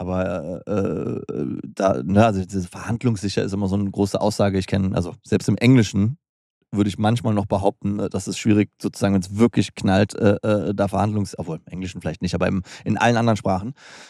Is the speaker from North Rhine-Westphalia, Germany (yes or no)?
yes; Hürth, North Rhine-Westphalia, Germany; Weil ich komme aus der Vorstadt, aus Hürth in Köln.